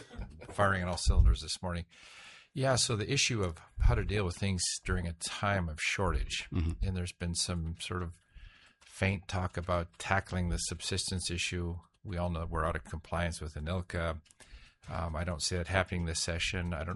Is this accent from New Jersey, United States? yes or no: no; Dillingham, Alaska, United States; And, you know, I'm born and raised in Dillingham, part Alaska Native.